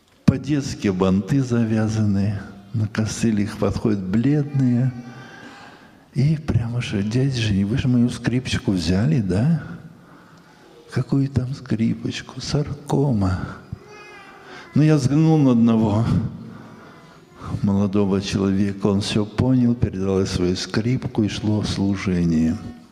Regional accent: Ural, Russia; now in Ukraine; Когда я с Урала приехал на Украину

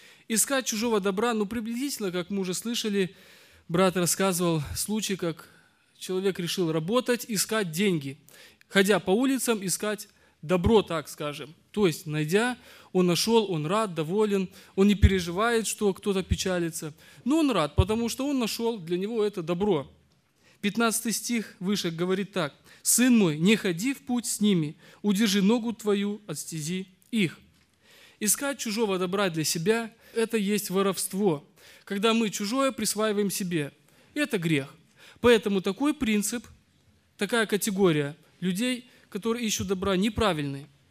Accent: Labinsk, Krasnodar Krai, Russia; я из Лабинска, руководитель молодежи.

